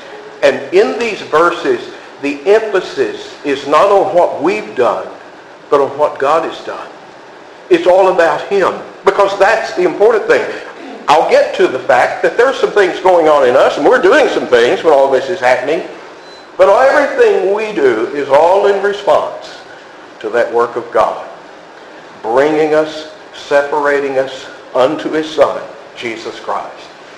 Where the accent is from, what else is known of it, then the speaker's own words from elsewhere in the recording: Memphis, Tennessee, United States; You know, I'm from Memphis, okay? This is